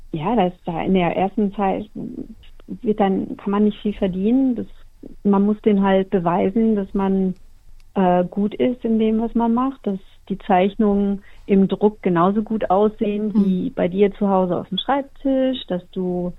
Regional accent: Germany; now in Australia; ob ich als Deutsche hier in Australien nicht vielleicht auch noch große Chancen hätte

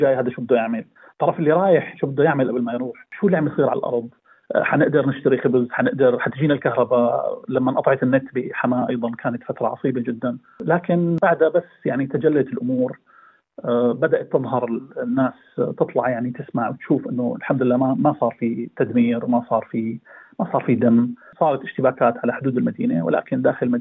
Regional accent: Syria

